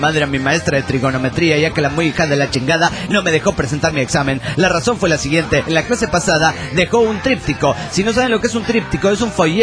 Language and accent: Spanish; Morelia, Michoacán, Mexico; de Morelia, Michoacán, como les acabo de decir.